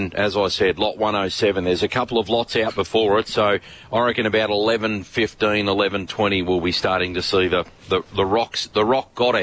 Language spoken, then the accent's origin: English; Geelong, Victoria, Australia; I'm from Geelong.